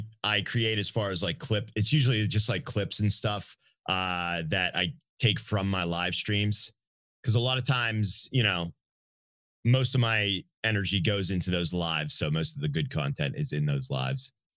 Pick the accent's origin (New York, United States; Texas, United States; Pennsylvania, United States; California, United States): Pennsylvania, United States; Pittsburgh; I live in Pittsburgh, Pennsylvania, born and raised here.